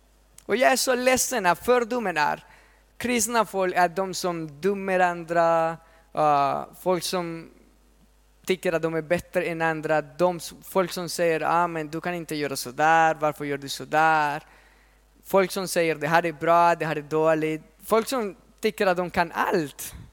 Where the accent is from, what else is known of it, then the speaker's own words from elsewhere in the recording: Colombia; now in Sweden; Jag är från Colombia